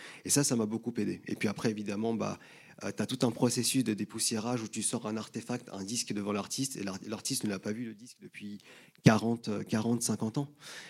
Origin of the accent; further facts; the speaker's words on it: France; born there; je suis franco-algérien d'origine, enfin je suis né en France et je suis d'origine algérienne et j'ai une grosse empreinte de ma culture algérienne